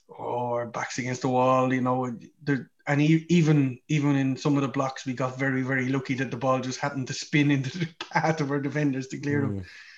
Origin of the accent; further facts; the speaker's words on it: Ireland; we've spoken so many times, we're Irish.